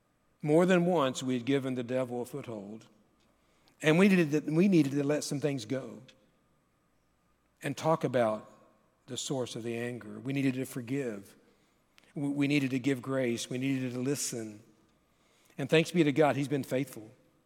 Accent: Kentucky, United States; Growing up in Kentucky, when I would watch the Kentucky Derby or the Preakness or the Belmont Stakes, every jockey was short, small in stature

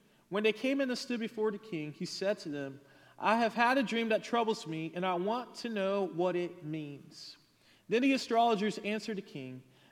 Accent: Pembroke, Georgia, United States; I grew up in a very small town called Pembroke, Georgia, which no one knows. So I say Savannah to make it easier for everyone.

